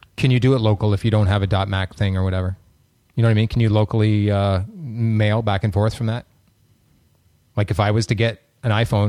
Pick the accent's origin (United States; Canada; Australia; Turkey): Canada; they cut me off because I'm Canadian.